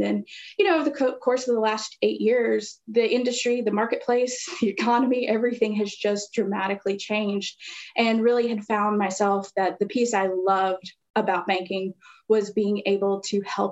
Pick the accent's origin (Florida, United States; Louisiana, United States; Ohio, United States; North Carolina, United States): Louisiana, United States; Well, originally I come from Louisiana, and so good food capital of the world.